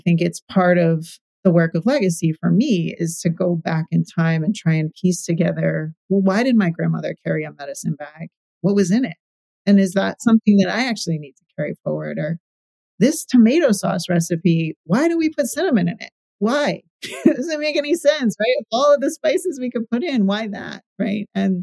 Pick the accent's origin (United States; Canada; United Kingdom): United States; Philadelphia, Pennsylvania; now in Las Vegas, United States; I'm from Philly, so it's a totally different landscape for me, as you can imagine.